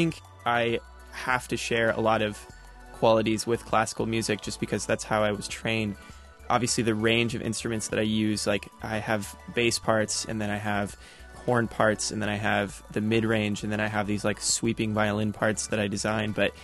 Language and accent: English; Spokane, Washington, United States; I grew up in Spokane, but Seattle was obviously my backyard, the Olympic National Park, Cascades